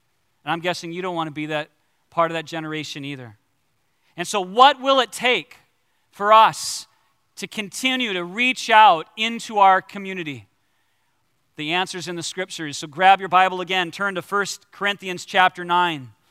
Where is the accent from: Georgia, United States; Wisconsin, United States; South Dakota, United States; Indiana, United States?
South Dakota, United States; Sioux Falls; the power team came to my hometown, Sioux Falls